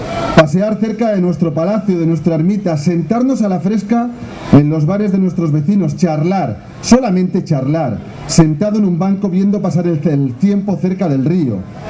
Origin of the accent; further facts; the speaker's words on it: El Pardo, Community of Madrid, Spain; Es el momento de celebrar que sí, que somos todos del Pardo.